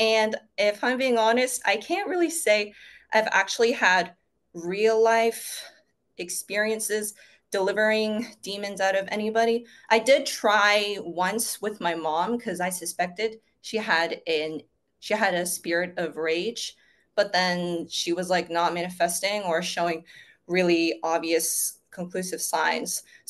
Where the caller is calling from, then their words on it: Malaysia; I'm calling in from Malaysia.